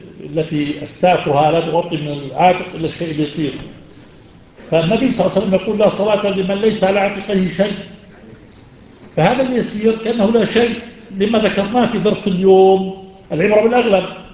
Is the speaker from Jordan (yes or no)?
yes; Jordan; طبعا نحن نقول عن الشباح بلادنا الشام الأردن